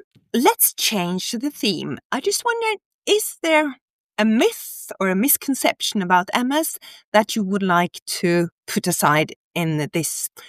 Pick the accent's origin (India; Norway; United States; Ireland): Norway; And I'm from Norway